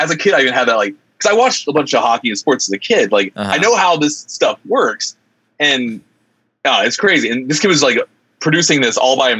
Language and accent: English; Arkansas, United States; Oh, less than that. I grew up in Arkansas. My first job when I was 16 in like 2004 or 2006 or something, 2004 probably, I got $5.25 an hour.